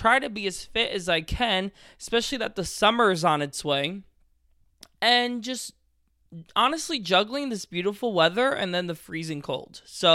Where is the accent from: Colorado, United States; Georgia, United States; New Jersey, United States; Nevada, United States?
New Jersey, United States; I did want the Eagles because I am from Jersey, and I always just go to whoever's closest.